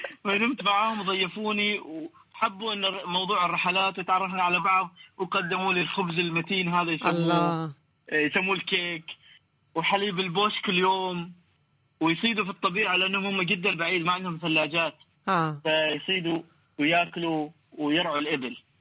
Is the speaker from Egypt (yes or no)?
no; Oman; تعرفي في الجنوب، الجنوب عندنا في عمان الناس اللي هم الجباليين